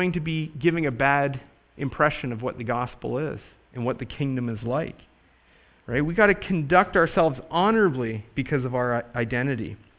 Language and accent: English; Canada; now in United States; I'm Canadian. I'm very conscious of the fact that I'm Canadian, and especially living in Kentucky